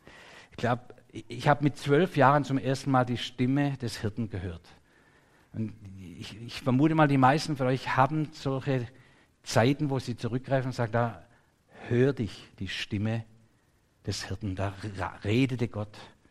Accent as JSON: {"language": "German", "region": "Baden-Württemberg", "country": "Germany", "tie": "born or raised there", "said": "Und wir sind ja im Schwabenland groß geworden."}